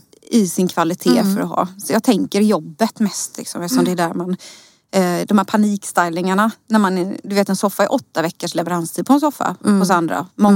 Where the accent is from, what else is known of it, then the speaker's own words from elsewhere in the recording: Småland, Sweden; accent: Småland dialect; Jag är så stolt i min småländska.